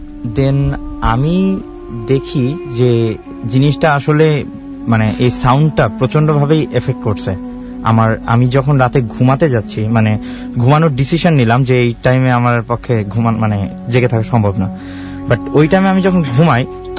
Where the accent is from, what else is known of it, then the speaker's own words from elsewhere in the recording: Rajshahi, Rajshahi Division, Bangladesh; now in Dhaka, Bangladesh; তো ভাইয়া, আমি আমার হোম টাউন রাজশাহী।